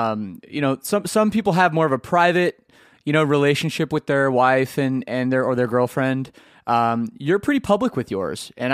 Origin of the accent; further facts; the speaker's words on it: Canada; there isn't one in mine either. I'm from Canada.